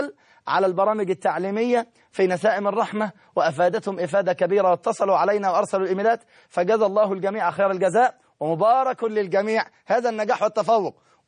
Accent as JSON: {"language": "Arabic", "country": "Egypt", "said": "أعزائي طلاب وطالبات الثانوية العامة في كل مكان من بلادنا مصر الحبيبة"}